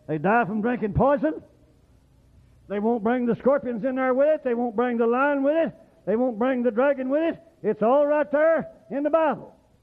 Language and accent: English; Oklahoma, United States; You couldn't pay me enough to move down there. And I love it. And I love the people. But I was raised in Oklahoma.